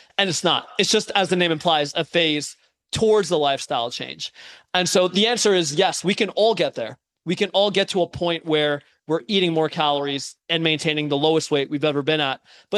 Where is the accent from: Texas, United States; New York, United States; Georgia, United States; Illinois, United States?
New York, United States; New York City; And I didn't know how to drive for a long time growing up in New York City.